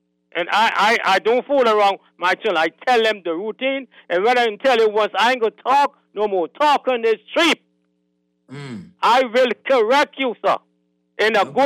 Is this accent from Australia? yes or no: no; Auckland, New Zealand; I'm from Auckland, sir.